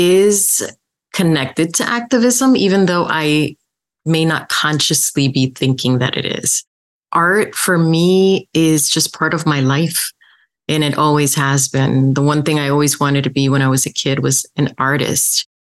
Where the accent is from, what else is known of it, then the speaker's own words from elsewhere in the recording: New York City, New York, United States; I was really, really blessed. I grew up in New York City, which is such a mecca of art.